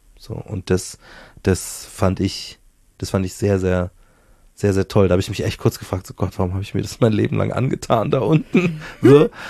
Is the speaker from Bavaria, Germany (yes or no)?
yes; Bavaria, Germany; accent: Bavarian; Ich habe den Dialekt ja von meiner Mutter. So, meine Mom ist die das Bayerische in mich installiert hat.